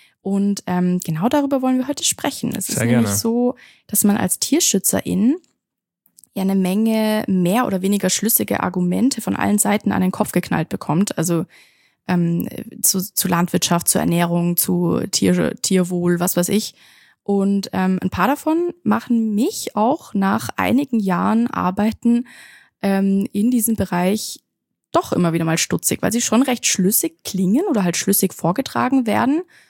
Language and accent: German; Stuttgart, Baden-Württemberg, Germany; now in Vorarlberg, Austria; ich komme ja aus Stuttgart und für mich ist Vorarlberg doch tendenziell eher Land.